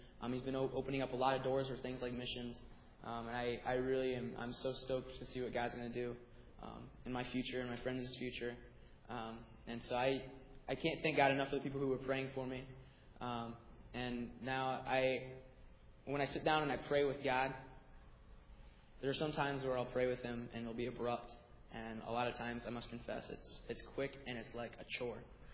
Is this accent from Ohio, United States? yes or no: no; Ottumwa, Iowa, United States; also born or lived in Polk City; I grew up in Ottumwa, Iowa, with a father, a mother, a sister. And we grew up, we moved to Polk City, Iowa when I was about 9 or 10 years old.